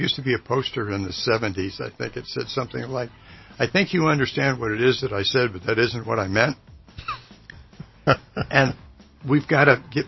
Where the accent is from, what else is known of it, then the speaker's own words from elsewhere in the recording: United States; born there; you come from Great Britain, I was born in the United States, our cultural differences are huge.